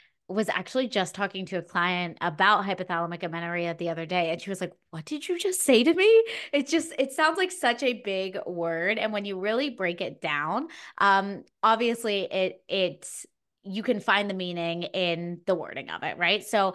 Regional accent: Pittsburgh, Pennsylvania, United States; I am from the Pittsburgh, Pennsylvania area. So shout out to all my Yinzers if anyone's listening from Pittsburgh area.

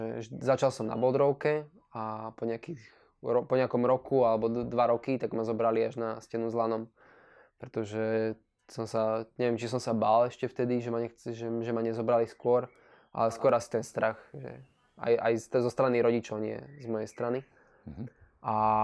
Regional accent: Handlová, Trenčín Region, Slovakia; No, tak pochádzam z Handlovej, aj som sa tu narodil, aj začal liesť. Som tu v podstate doteraz. Mám 22 rokov

